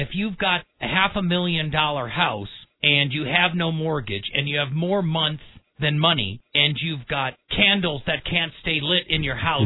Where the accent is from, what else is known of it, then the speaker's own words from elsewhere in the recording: Wisconsin, United States; also born or lived in Fort Dodge, Iowa; I was born and raised in Wisconsin and spent a lot of years in Fort Dodge, Iowa.